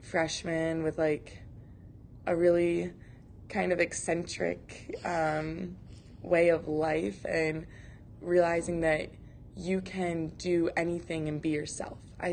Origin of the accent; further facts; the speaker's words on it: Michigan, United States; I'm from Michigan.